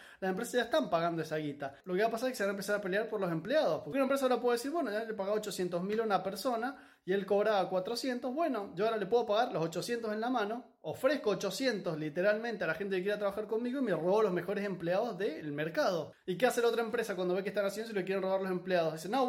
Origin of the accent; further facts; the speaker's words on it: Argentina; todos teníamos una guita impresionante en Argentina. Bueno, ahora somos todos pobres